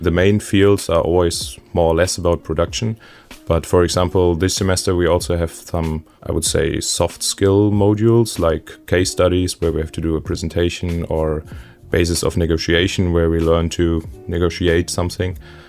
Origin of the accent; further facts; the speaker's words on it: Quiddelbach, Rhineland-Palatinate, Germany; born there; English is a second language; I was born in a small village called Quiddelbach and it's really small because there are only 300 people living there. But for the last years I moved to Aachen to study. I'm living there for the last 6 years.